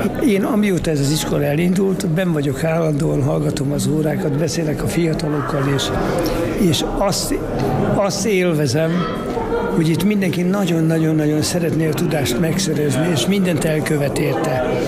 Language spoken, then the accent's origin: Hungarian; Budapest, Hungary; Nagyon öreg legény vagyok. 8 kerületben nőttem föl. 8 kerületben éltem a 70-es években, 80-es években.